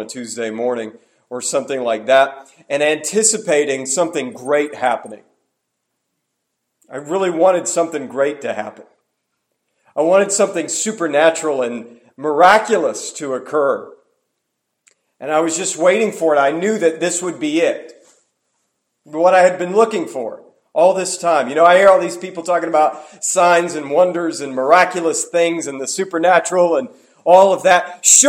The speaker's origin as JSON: {"language": "English", "region": "Florida", "country": "United States", "tie": "born or raised there", "said": "when this particular man came to my church, the church that I grew up in Florida."}